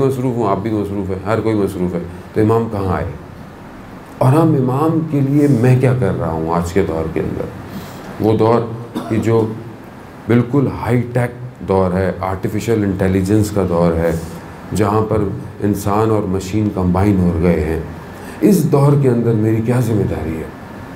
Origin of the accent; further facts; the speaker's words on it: Pakistan; بحیثیت قوم پاکستان بات کر رہا ہوں میں, بہرحال کیونکہ بہرحال ہم پاکستانی ہیں.